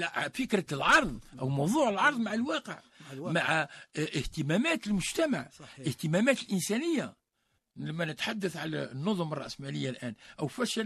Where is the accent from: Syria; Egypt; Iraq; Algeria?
Algeria; عندنا في الجزائر مثلا عندنا عدة مواضيع يمكن أن نعالجها